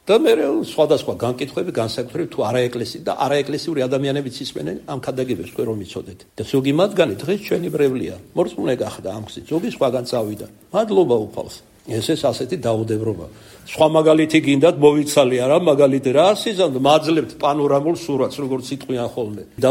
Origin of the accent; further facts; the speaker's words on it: Kartli, Georgia; ქართლელი ვარ